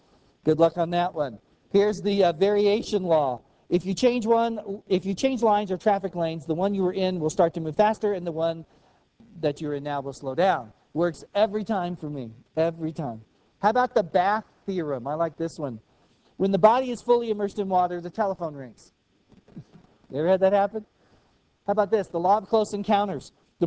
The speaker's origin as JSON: {"language": "English", "region": "Arizona", "country": "United States", "tie": "born or raised there", "also_born_or_lived": "Indiana", "said": "One of the things I remember when we moved to Arizona as a kid, it didn't take too long, because we moved from Indiana."}